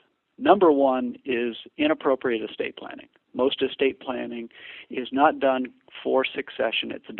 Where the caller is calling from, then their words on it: Chico, California, United States; Actually, from Chico, California.